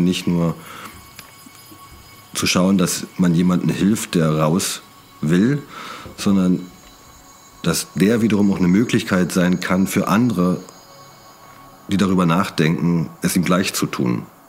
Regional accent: Brandenburg, Germany; now in Berlin, Germany; Ich bin aus Brandenburg, bin da auch groß geworden, später nach Berlin gezogen und habe so meine Wendejahre als Jugendlicher und junger Erwachsener dann später in Brandenburg mitbekommen

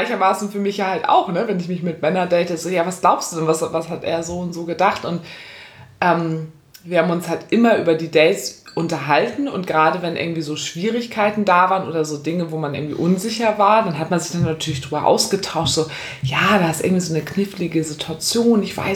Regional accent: Hamburg, Germany; wir kommen ja aus Hamburg

